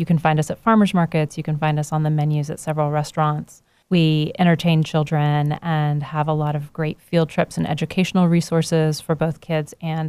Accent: Kansas, United States; also born or lived in Los Angeles; now in Chattanooga, United States; Originally, I'm from Kansas, okay. though I transplanted here from Los Angeles.

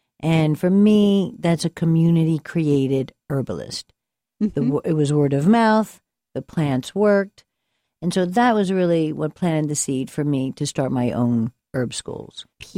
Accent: Rappahannock County, Virginia, United States; I feel like I grew up in Rappahannock. I lived in Flint Hill and Little Washington.

